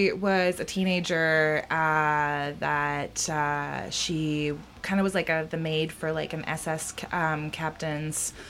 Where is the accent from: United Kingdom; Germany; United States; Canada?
Germany; So I grew up in East Germany for a little bit